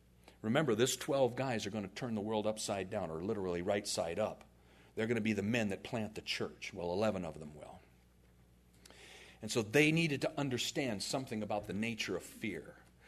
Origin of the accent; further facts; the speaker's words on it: United States; You know, I come from the States, you know.